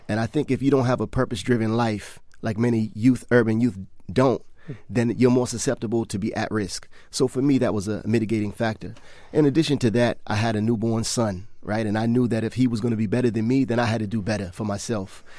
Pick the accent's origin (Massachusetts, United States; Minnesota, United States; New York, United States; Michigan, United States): Massachusetts, United States; Boston; Well, I come from a single family, a single parent household.